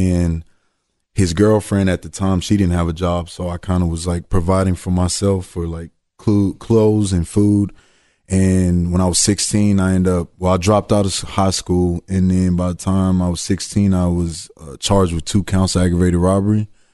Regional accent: Houston, Texas, United States; I was born and raised in Houston, Texas. Lived in foster homes.

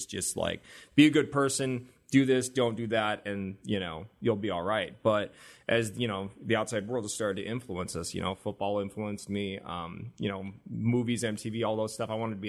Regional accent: South Korea; but I'm from Korea and I'm actually Korean, was really confusing to people.

